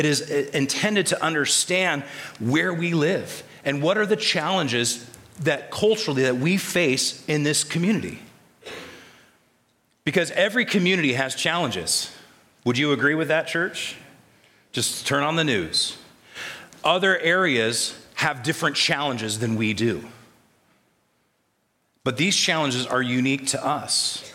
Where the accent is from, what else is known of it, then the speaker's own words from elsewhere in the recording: Minnesota, United States; because after all, I'm a Minnesotan.